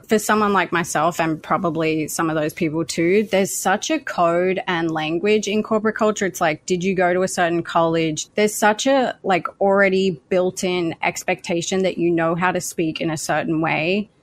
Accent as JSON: {"language": "English", "country": "Australia", "tie": "born or raised there", "lives_now": "United States", "said": "In Australia, there's very few ways to actually make a livable wage centered around culture."}